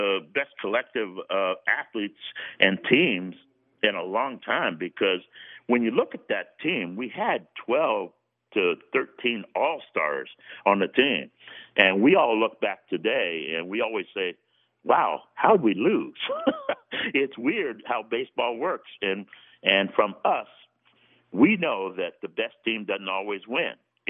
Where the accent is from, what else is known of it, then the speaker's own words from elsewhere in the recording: Dos Palos, California, United States; But I was in my hometown. I'm from Dos Palos, an hour and a half away from Oakland. My family got to watch me. My whole town came to see me.